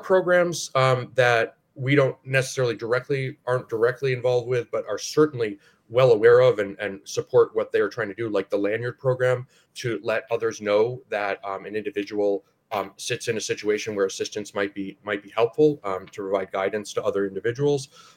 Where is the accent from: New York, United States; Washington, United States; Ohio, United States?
Ohio, United States; I'm from Northeast Ohio, so it pains me also.